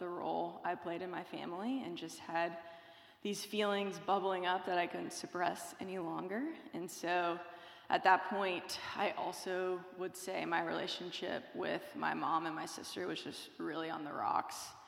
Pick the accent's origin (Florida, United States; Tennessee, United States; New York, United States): Tennessee, United States; I'm originally from Tennessee. I grew up in a Christian household with my parents, an older brother, and a younger sister.